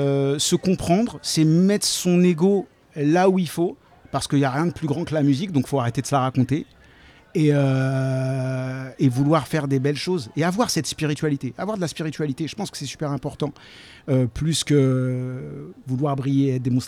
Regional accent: Paris, Île-de-France, France; moi je suis parisien de base. Voilà, j'ai monté le label à Paris

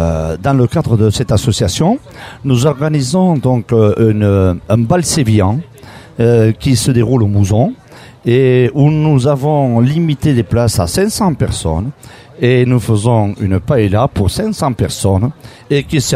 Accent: Spain; now in France; puisque nous sommes des Espagnols

